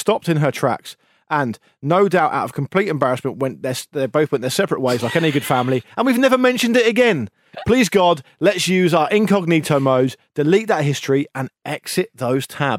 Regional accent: Canada; he went to my hometown in Canada, population 500, to visit an aunt.

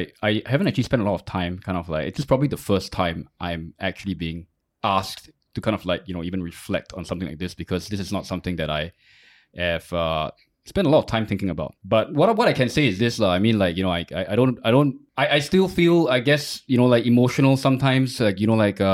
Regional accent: Singapore; I didn't choose to kind of be born Singaporean. I am Singaporean.

